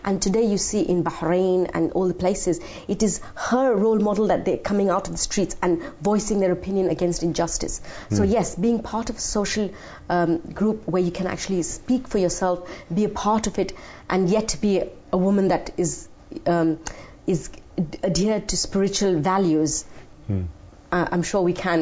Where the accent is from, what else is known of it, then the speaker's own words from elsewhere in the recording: United Kingdom; So if I may say, I'm a British Western woman, but a Muslim woman.